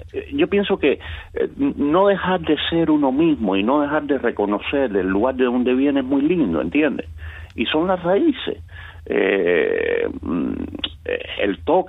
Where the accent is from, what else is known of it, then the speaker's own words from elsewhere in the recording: Cuba; Pero yo soy un cocinero y soy cubano, ¿entiendes?